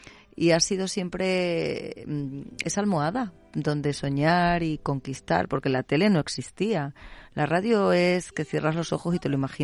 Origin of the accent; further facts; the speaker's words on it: Salorino, Extremadura, Spain; en mi pueblo, en Salorino